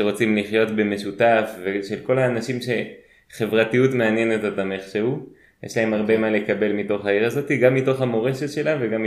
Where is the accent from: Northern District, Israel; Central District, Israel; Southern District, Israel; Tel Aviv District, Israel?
Southern District, Israel; Beersheba; אני נולדתי וגדלתי בבאר שבע. ואני מאוד מאוד אוהב את העיר הזאת.